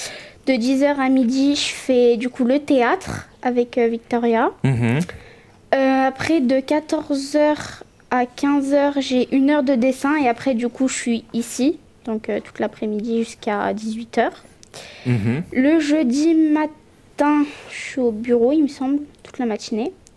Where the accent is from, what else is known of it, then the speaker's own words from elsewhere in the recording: Auvergne-Rhône-Alpes, France; Moi, je viens d'Isère au départ, mais je fais des stages du coup en Normandie parce que ma maman habite ici